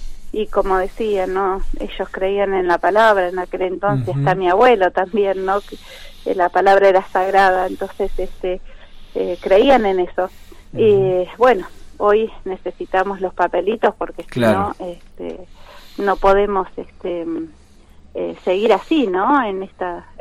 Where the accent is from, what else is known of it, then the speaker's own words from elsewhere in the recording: Argentina; born there; nosotros que somos nacidos acá en la Argentina, yo ya soy cuarta generación